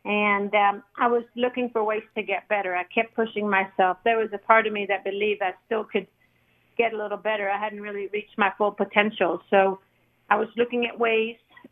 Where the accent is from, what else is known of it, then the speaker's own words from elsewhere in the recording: Sweden; growing up in Sweden